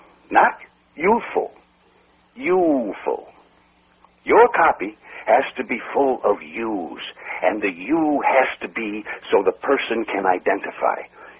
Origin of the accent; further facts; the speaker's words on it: Butte, Montana, United States; I was born in Butte, Montana, and that is one of the great heritages I ever got, because I spent 15 years in one of the smallest, most backwoods cities in the United States.